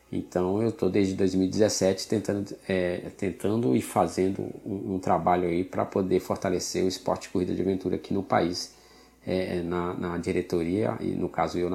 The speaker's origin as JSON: {"language": "Portuguese", "region": "Northeast Region", "country": "Brazil", "said": "Eu, como sou aqui do Nordeste, sempre corri aqui no Nordeste"}